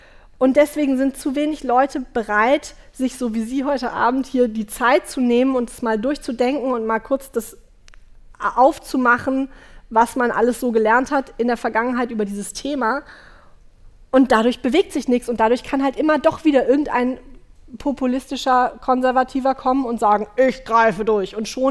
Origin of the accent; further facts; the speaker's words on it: North Rhine-Westphalia, Germany; sagt man bei uns im Rheinland.